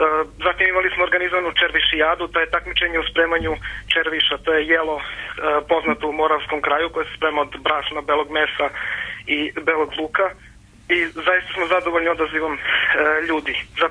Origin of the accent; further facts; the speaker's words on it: Donja Trnava, Nišava District, Serbia; Ja sam iz Donje Trnave, kod Niša.